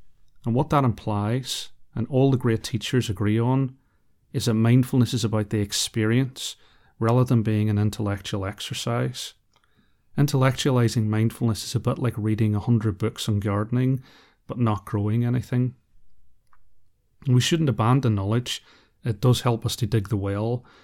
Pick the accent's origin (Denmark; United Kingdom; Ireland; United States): Ireland; I'd brought a bottle of sun cream with me because, well, I'm Irish